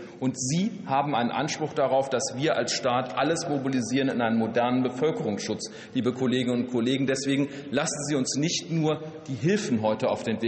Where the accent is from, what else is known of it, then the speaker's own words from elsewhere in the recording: North Rhine-Westphalia, Germany; aber auch meine Heimat, den Rhein-Sieg-Kreis, direkt getroffen hat